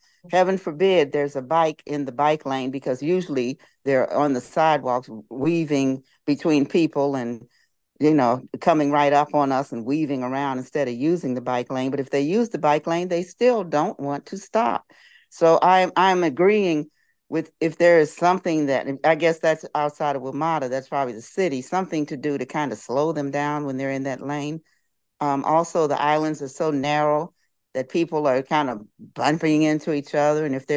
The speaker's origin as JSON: {"language": "English", "town": "Kansas City", "region": "Missouri", "country": "United States", "tie": "born or raised there", "said": "I am an African-American female, and I'm wearing a face mask and a T-shirt honoring my hometown, Kansas City Chiefs Super Bowl champions."}